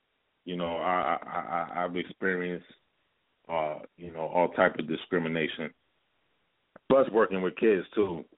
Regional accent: Hartford, Connecticut, United States; born there; I come from a diverse family. My family's originally from Jamaica, but I was born in Hartford.

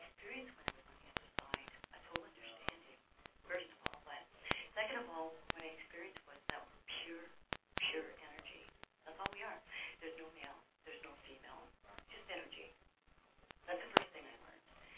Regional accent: Canada; accent: French Canadian; My Canadian accent, eh? Yeah, I know. And you know what? A lot of people don't know, but this is actually a kind of, how would you say it, a nice French Canadian.

